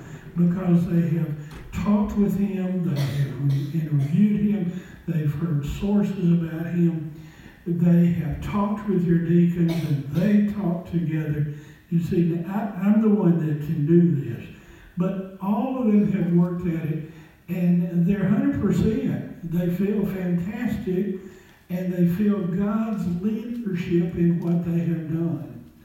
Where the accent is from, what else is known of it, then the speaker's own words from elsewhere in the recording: Mississippi, United States; Well, I grew up north. I grew up in North Mississippi.